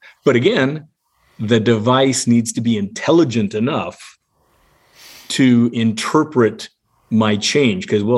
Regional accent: Seattle, Washington, United States; I grew up in Seattle. It's a pop in Seattle.

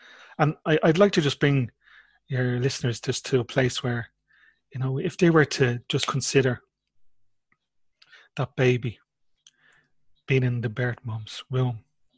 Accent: Ballinasloe, County Galway, Ireland; born there; So you could imagine the Ireland of that day, you know. I was born in Ballinasloe Hospital.

